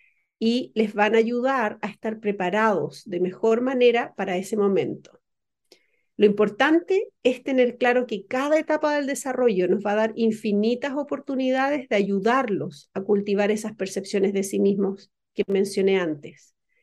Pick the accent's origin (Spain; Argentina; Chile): Chile; Yo en mi caso crecí en Chile.